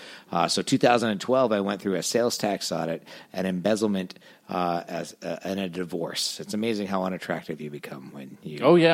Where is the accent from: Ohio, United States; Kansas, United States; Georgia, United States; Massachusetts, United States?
Massachusetts, United States; Bellingham; also born or lived in Boston; I grew up rough. And in the area where I grew up, it's right on the border of Woonsocket, Rhode Island. It's called Bellingham, Massachusetts. It's like the armpit of the universe.